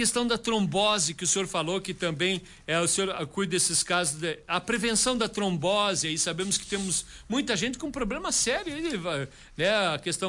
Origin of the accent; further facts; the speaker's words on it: Esmeralda, Rio Grande do Sul, Brazil; sou de Esmeralda